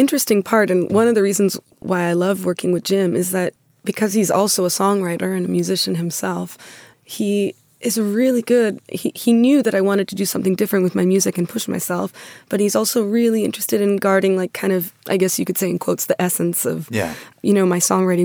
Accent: Canada; I'm from Canada, and I drove, actually, from Toronto to Louisville, Kentucky

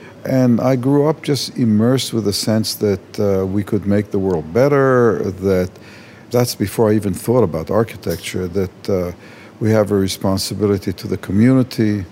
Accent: Haifa, Haifa District, Israel; I grew up in Israel. I was born in what was Palestine, then became Israel. I grew up in Haifa and spent much of my time on the kibbutz

